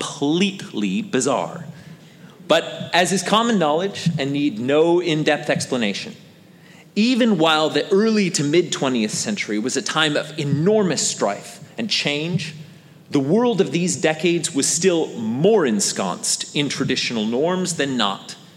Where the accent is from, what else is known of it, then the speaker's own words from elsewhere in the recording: California, United States; I mean, I'm from California. There could be an earthquake at any given moment, and that produces sound, okay?